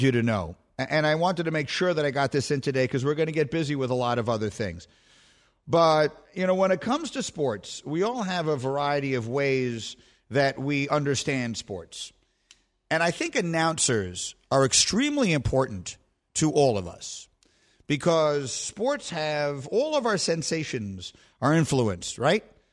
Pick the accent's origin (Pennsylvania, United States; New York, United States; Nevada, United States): New York, United States; New York City; I grew up in New York City. I grew up a crazy fan of the Knicks, as I told you.